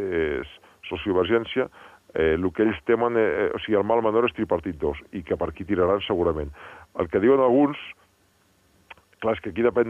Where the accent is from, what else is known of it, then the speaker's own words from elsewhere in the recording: Barcelona, Catalonia, Spain; I jo sóc de Barcelona, no sóc català.